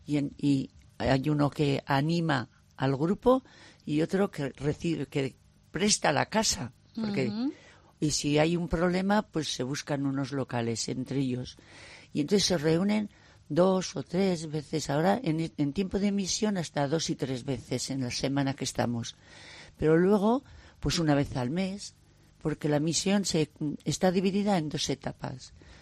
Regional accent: Bilbao, Basque Country, Spain; Vengo de Bilbao y soy de Bilbao.

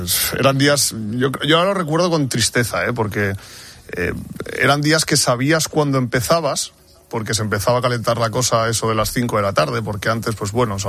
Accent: Barcelona, Catalonia, Spain; como barcelonés también sentía un poco de tristeza por lo que veía, ¿no?

